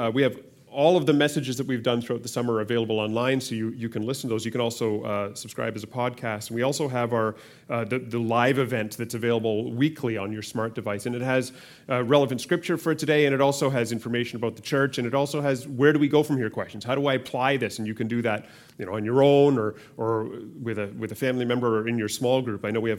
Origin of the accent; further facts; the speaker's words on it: Canada; because we're Canadian.